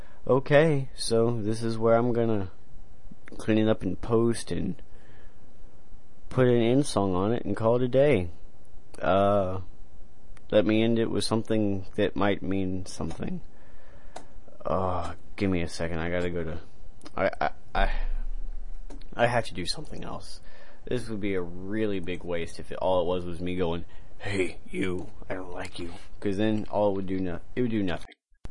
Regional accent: Texas, United States; The fact that you insult my home state. You insulted Texas.

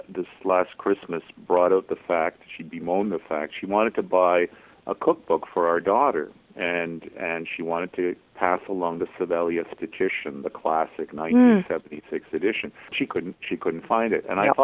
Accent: Quebec, Canada; I'm from Quebec, born and raised there, you know

